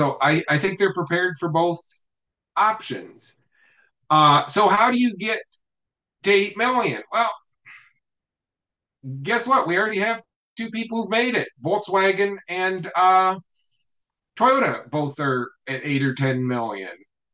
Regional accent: Iowa, United States; I grew up in Iowa. I know the culture of those people

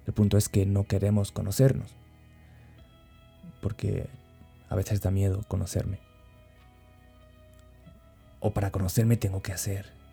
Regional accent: Guatemala; En mi país podría decirte que es abrir una bolsa de maíz o comerme un helado junto con mi esposa. Un helado de medio dólar, o medio euro, o 10 quetzales

